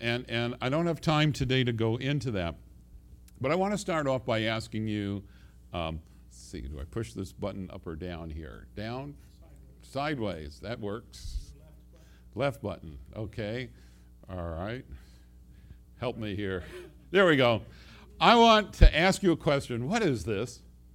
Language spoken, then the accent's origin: English; New York, United States; I'm from New York, lawyer from Salt and Light.